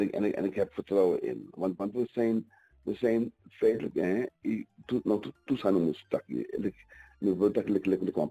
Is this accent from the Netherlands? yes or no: no; Suriname; het raakt ons, hè, als Surinamers, omdat het is ons Surinamers